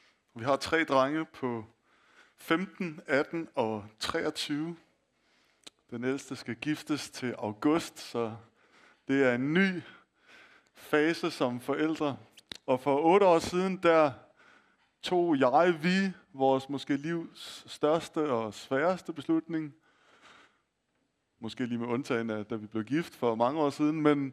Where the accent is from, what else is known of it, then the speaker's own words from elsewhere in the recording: Skanderborg, Central Denmark Region, Denmark; now in Vejle, Denmark; jeg er vokset op i Skanderborg, så det er ikke så langt derfra.